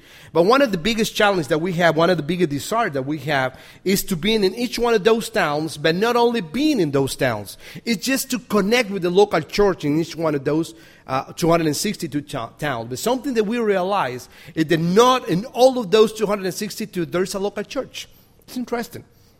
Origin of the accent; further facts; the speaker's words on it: Costa Rica; English is a second language; I'm from Costa Rica. Maybe some of you know that. My wife, she's from Costa Rica.